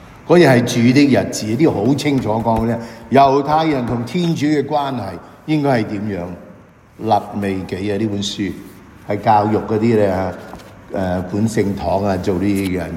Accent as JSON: {"language": "Chinese", "country": "China", "said": "这个写的东西是2000多年前中东的文化，不是我们中国人。"}